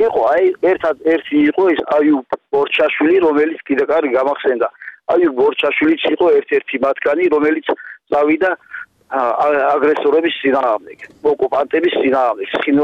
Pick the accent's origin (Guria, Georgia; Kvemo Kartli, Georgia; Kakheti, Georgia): Kakheti, Georgia; ჩვენ აქ დავიბადეთ, გავიზარდეთ, გვეყვარება.